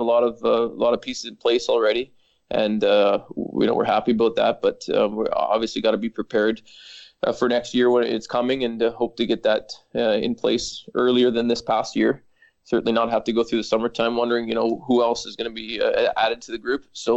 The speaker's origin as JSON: {"language": "English", "country": "Canada", "tie": "born or raised there", "said": "it's just kind of part of growing up in Canada."}